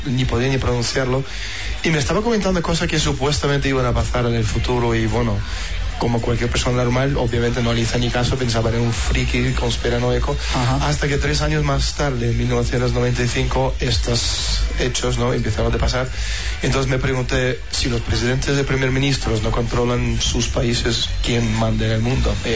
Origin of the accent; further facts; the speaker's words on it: Russia; accent: Russian; en las películas los rusos hablan alemán, con un acento alemán, y nosotros hablamos con un acento ruso.